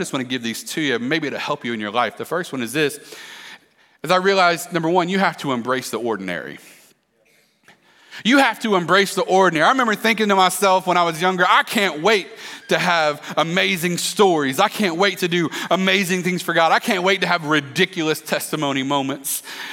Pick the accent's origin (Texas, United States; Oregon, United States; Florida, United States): Florida, United States; Pensacola; I grew up in this city. I grew up in Pensacola.